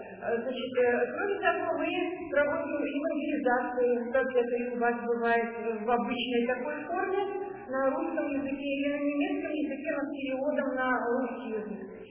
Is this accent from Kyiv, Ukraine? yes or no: no; Lviv, Lviv Oblast, Ukraine; moved away; поскольку я сама приехала из Львова, моя родина Украина, Львов